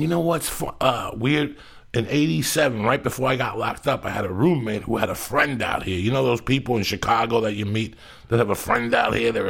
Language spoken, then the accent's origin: English; Cuba; English is a second language; now in United States; Since I came from Cuba, Nick, when you can't speak the language, that's how we learned to speak.